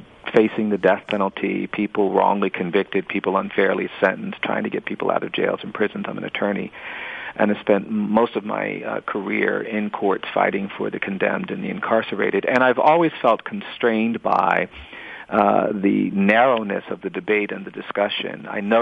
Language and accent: English; the South, United States; I grew up in the South. I started my education in a colored school because the public schools were not open to black children.